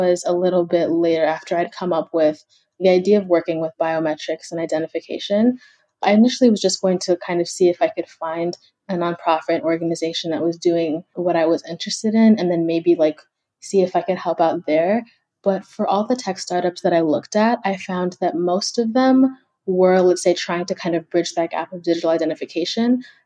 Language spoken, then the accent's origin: English; Kenya; I'm from Kenya, so I have a lot of family back home.